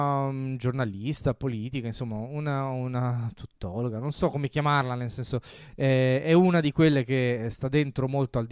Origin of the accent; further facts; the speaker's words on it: Molise, Italy; now in Turin, Italy; io vivo a Torino, ma sono cresciuto in Molise